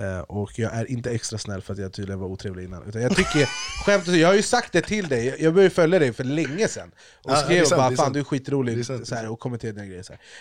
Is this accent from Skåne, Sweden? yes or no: no; Sundsvall, Västernorrland County, Sweden; born there; Jag är från Sweden. Jag är född i Sundsvall, brorsan.